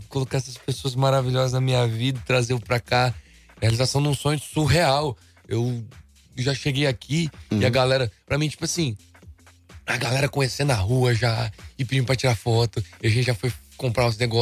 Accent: Rosana, São Paulo, Brazil; now in Londrina, Brazil; Mudei pra Rosana, chama Rosana, uma cidade que eu passei, foi onde tudo começou. E que lá é onde encontra a minha essência, minha família.

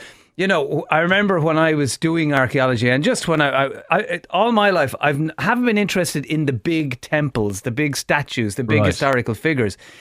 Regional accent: Ireland; So as Irish people, we just want to see inside your gaff.

